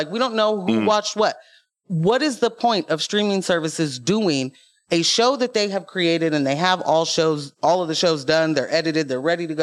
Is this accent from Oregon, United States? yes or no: yes; Portland, Oregon, United States; I live in Portland. I am from Portland. My entire life, I have heard that this place is a progressive haven.